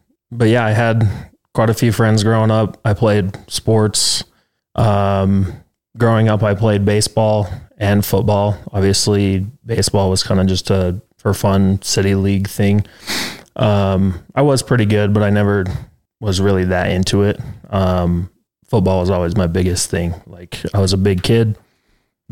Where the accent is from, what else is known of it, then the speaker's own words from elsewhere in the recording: Brigham City, Utah, United States; I grew up in Brigham City. That's where my parents are from. Both of them. I went to Box Elder, graduated from there in 2017.